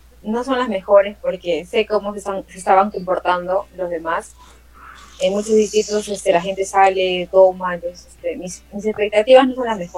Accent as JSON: {"language": "Spanish", "country": "Peru", "said": "Entonces, nosotros somos peruanos, entonces estamos acostumbrados a lucharla."}